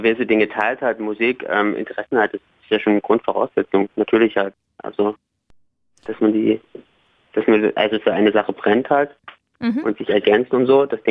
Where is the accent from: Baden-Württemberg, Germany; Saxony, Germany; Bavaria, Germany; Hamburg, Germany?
Saxony, Germany; now in Berlin, Germany; Primär komme ich aus der Nähe von Dresden.